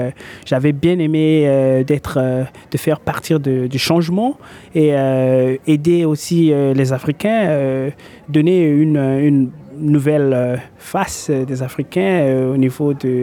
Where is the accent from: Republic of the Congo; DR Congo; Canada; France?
Republic of the Congo; moved away as an adult; now in Australia; Moi, je suis du Congo-Brazzaville, plus précisément en Afrique centrale. Et, je suis arrivé ici en Australie en 2007.